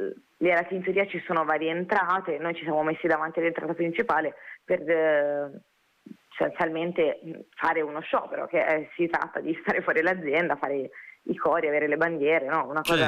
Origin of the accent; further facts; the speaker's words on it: Florence, Tuscany, Italy; noi sostanzialmente a Prato non ci abitiamo, noi, io e Luca, siamo di Firenze